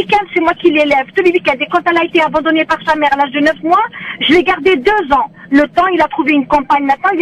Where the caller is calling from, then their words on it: Paris, Île-de-France, France; Je suis de Paris. J'appelle de Paris.